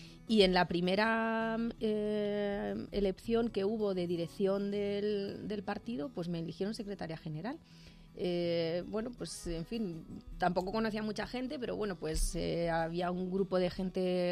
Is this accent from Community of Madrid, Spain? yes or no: yes; Aranjuez, Community of Madrid, Spain; born there; Nací en Aranjuez. Ya llevo más años viviendo en Ciempozuelos